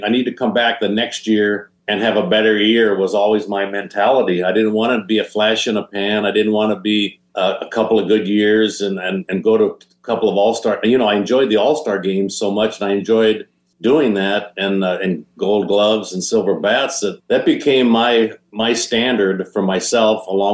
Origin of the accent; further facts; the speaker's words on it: Spokane, Washington, United States; Growing up in Spokane, a perfect town and city for me to be able to play sports and to play it competitively